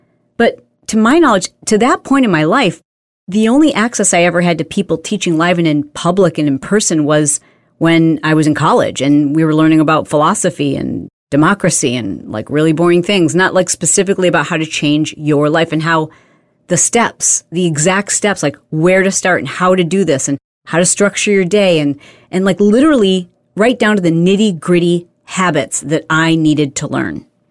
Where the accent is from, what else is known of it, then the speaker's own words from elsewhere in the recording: Midwest, United States; I grew up in the Midwest, and it's kind of just one of those things that we did in the 80s and 90s.